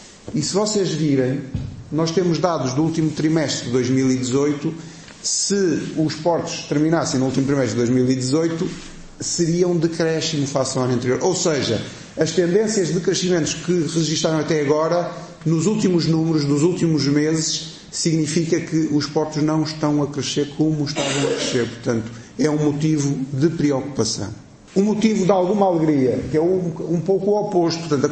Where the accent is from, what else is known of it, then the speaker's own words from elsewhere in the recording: Portugal; accent: Portuguese; começa a falar comigo em português com o meu sotaque português